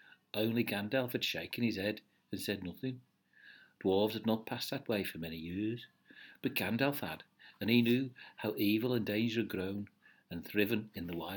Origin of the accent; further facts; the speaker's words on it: Birmingham, West Midlands, United Kingdom; accent: Birmingham; Unfortunately, my Birmingham accent took a trip to the northwest and became a Liverpudlian accent.